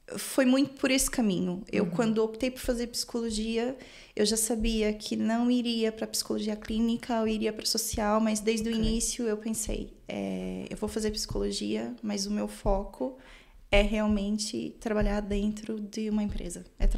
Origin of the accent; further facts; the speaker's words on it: São Bernardo do Campo, São Paulo, Brazil; born there; moved away; Eu nasci em São Paulo, né? Em São Bernardo do Campo, no ABC Paulista.